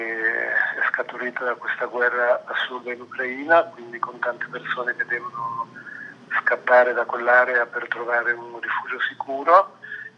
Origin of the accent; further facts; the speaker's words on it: Genoa, Liguria, Italy; sono genovese